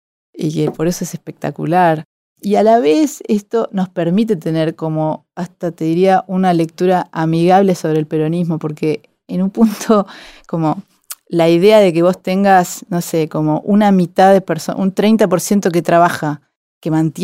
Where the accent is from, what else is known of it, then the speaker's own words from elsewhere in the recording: Argentina; nosotros, porque somos argentinos y de alguna manera casi superiores literariamente